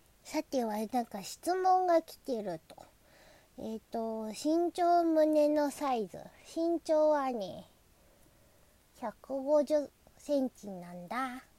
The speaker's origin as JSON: {"language": "Japanese", "region": "Osaka", "country": "Japan", "said": "出身地は大阪で新人声優です。"}